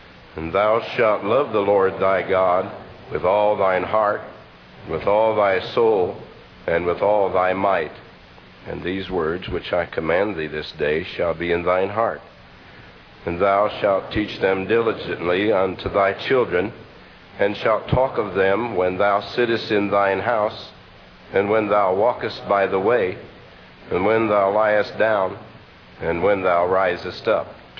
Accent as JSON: {"language": "English", "town": "Muncie", "region": "Indiana", "country": "United States", "tie": "born or raised there", "said": "Special hello to the folks at Muncie. That's my hometown."}